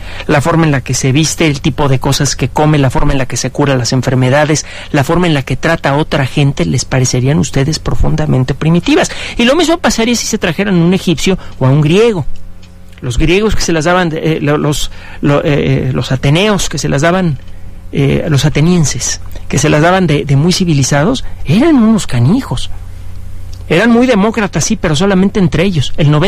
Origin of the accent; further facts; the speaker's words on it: Mexico City, Mexico; Ah, pues nacimos en el mismo lugar, papá. Y además, ¿sabes qué? Somos de los pocos que hemos nacido aquí en Chilangolandia